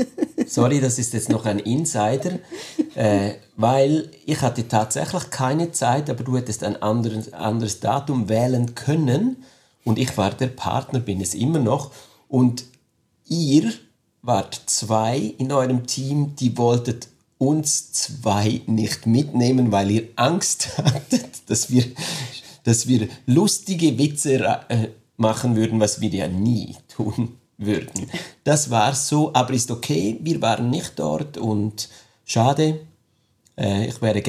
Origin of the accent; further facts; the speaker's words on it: Switzerland; first language Swiss German; German is a second language; es ist halt nicht unsere direkte Muttersprache. Oder unsere Muttersprache ist Schweizerdeutsch.